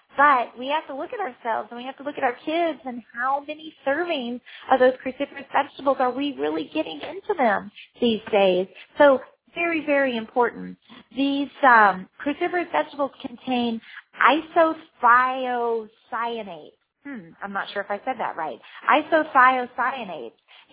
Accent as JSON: {"language": "English", "region": "Texas", "country": "United States", "said": "I'm from Texas, so they were doing collard greens and all this crazy stuff"}